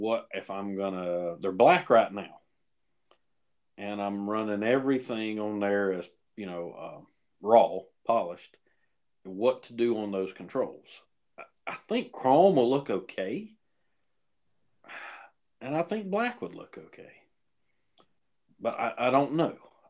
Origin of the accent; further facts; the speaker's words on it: Cowpens, South Carolina, United States; my old buddy Chris from CNC Thunder here in my hometown of Cowpen, South Carolina.